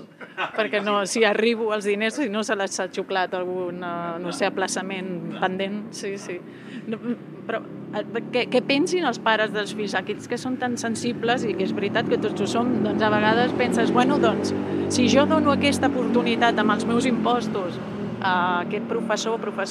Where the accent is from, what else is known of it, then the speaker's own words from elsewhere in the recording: Sabadell, Catalonia, Spain; que sóc de Sabadell.